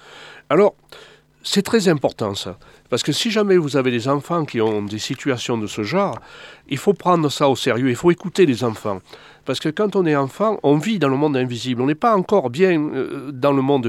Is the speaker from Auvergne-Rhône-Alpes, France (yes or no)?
no; Tarascon, Provence-Alpes-Côte d'Azur, France; born there; also born or lived in Paris; Ici c'est connu, je suis né à Tarascon.